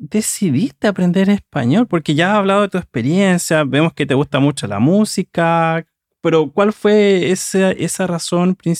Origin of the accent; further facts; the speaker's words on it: Puerto Rico; Soy puertorriqueña.